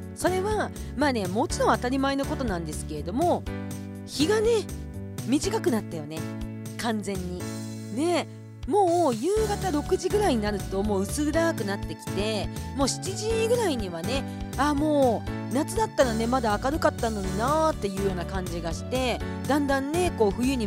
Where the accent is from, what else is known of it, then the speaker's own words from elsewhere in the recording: Kushiro, Hokkaido, Japan; 私は北海道の釧路出身ということで、